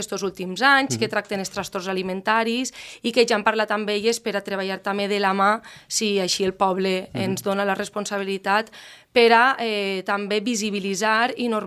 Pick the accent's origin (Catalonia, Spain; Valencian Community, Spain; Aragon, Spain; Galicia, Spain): Valencian Community, Spain; Muro d'Alcoi; la gent que som de Muro i que com jo sentim el poble ben a dins, doncs volem tornar ací